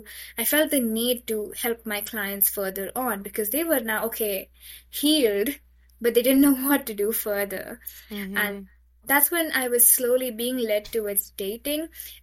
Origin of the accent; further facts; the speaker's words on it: Mumbai, Maharashtra, India; English is a second language; I come from Mumbai, India. So I'm passionately Catholic.